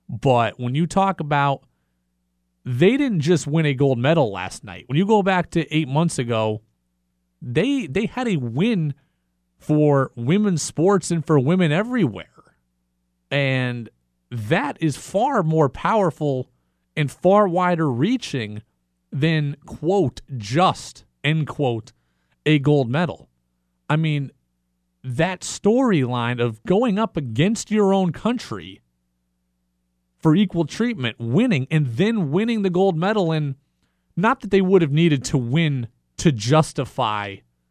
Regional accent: United States; Look, I was rooting all along for the U.S. because I'm an American.

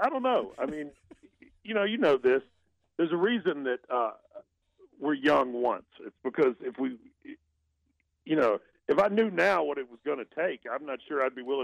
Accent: the South, United States; spoke to me as a father and spoke to me as a Southerner and as an American.

